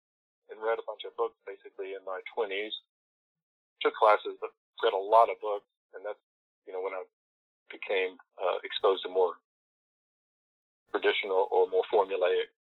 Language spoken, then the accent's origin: English; the South, United States; at least growing up in the South.